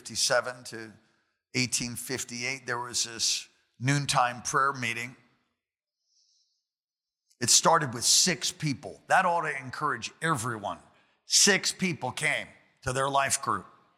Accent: New York City, New York, United States; I'm from New York originally, born in New York City on the Lower East Side. At St. Vincent's Hospital

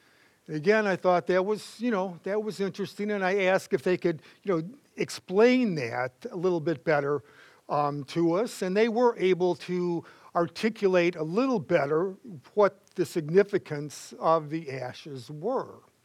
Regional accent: Lincoln Park, United States; Growing up in Lincoln Park, I was in a predominantly Hungarian neighborhood, where sour cream is a beverage.

